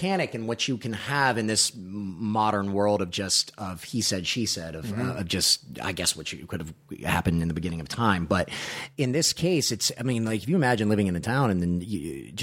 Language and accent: English; Baton Rouge, Louisiana, United States; And that's also filming in Louisiana, in my hometown Baton Rouge.